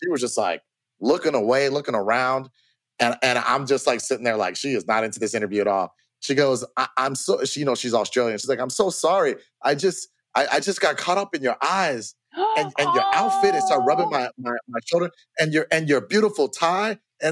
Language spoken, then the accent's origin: English; Florida, United States; Yeah, I'm from Florida. I definitely like curves.